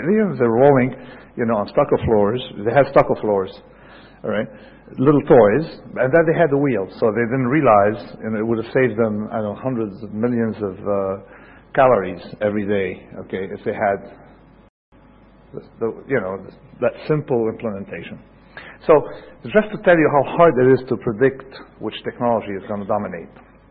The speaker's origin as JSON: {"language": "English", "country": "Lebanon", "said": "I'm from Lebanon, halfway between Lebanon and here"}